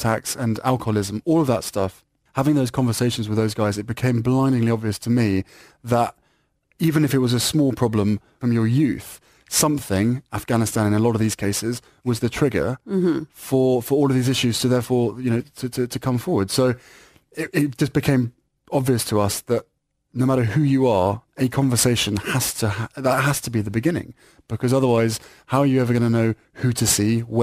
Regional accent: United Kingdom

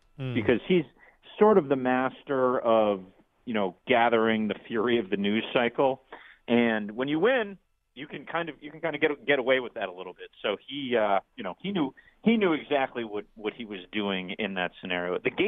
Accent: Boston, Massachusetts, United States; You know, your old hometown and my hometown is about to host a World Series game tonight. I'm not actually there, but I'm excited, as you know, as a Bostonian.

